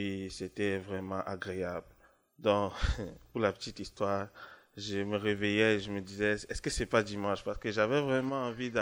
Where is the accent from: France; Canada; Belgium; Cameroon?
Cameroon; Dans mon pays d'origine, qui est le Cameroun